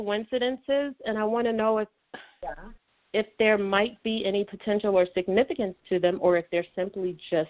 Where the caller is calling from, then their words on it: Illinois, United States; I'm from Illinois.